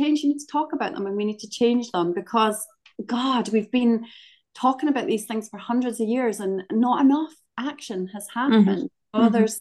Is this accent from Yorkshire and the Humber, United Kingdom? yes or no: no; Scotland, United Kingdom; Anyway, the point of this is, I'm very Scottish, as you can hear.